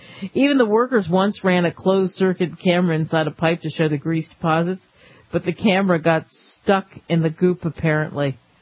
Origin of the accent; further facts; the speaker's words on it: New Jersey, United States; Growing up in Jersey, my mother would kill me for saying that on the airwaves.